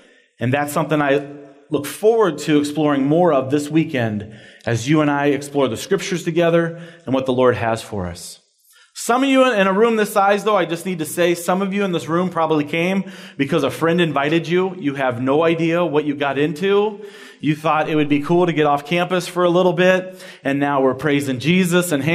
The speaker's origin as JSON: {"language": "English", "town": "Clearwater", "region": "Florida", "country": "United States", "said": "I'm not really from there. I'm actually from Clearwater, Florida."}